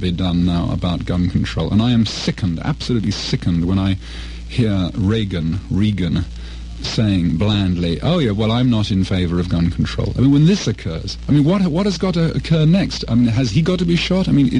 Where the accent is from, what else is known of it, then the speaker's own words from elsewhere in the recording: England, United Kingdom; But speaking as an Englishman and a fellow countryman of the … We in Europe are fed up with this primitive, childlike John Wayne attitude